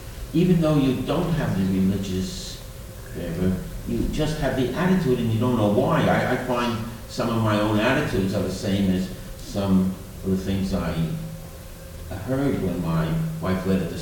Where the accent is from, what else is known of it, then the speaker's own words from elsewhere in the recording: Cold Spring, United States; It seems that I'm also from Cold Spring.